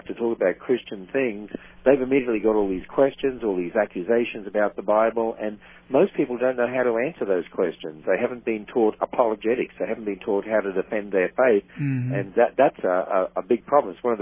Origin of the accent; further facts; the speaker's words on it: Australia; I come originally from Australia